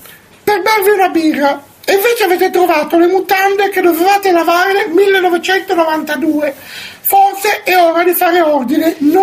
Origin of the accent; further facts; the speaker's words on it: Cles, Trentino-Alto Adige, Italy; Sono di Cless, in provincia di Trento.